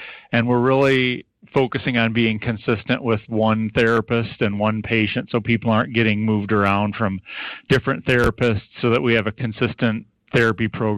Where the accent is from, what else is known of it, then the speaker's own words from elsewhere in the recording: Lena, Illinois, United States; I growing up in Lena, I really didn't know anything about the hospital in Galena